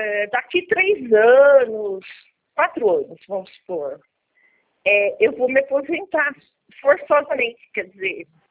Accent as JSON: {"language": "Portuguese", "town": "Araras", "region": "São Paulo", "country": "Brazil", "said": "Sou de Araras."}